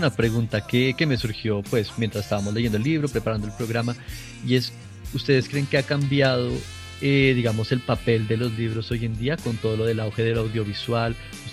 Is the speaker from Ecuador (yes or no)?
yes; Ecuador; yo pues crecí en Ecuador